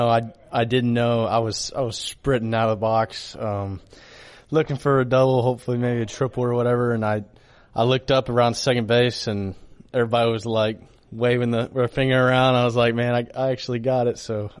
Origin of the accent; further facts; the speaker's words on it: Texas, United States; Originally, I'm from South Texas, so I grew up more of a Astros fan to begin with. And then but when we moved and stuff, I kind of made the switch as well.